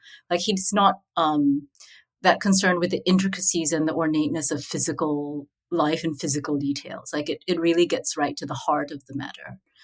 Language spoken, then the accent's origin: English; Singapore; also born or lived in Indonesia; So I grew up in Singapore and Indonesia.